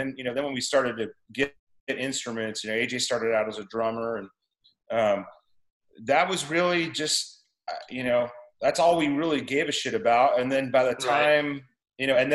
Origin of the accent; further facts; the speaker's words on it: California, United States; We're very kind of lucky in the sense that we come from Southern California, which is the worst place to play.